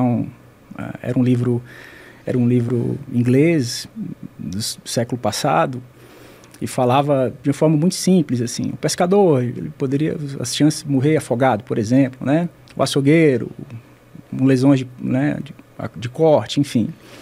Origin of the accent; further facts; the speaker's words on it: Fortaleza, Ceará, Brazil; Esse meu sotaque, tá, gente? Eu sou de Fortaleza, sou cearense, né? Venho de uma família simples, né? Família simples.